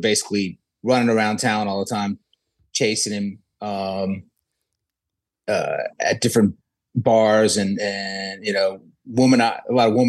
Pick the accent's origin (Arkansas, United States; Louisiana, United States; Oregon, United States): Louisiana, United States; New Orleans; moved away; My biggest regret was that I was raised in New Orleans and I never thought I would leave there. And every time I go back there, I'm just like, still enamored with the city.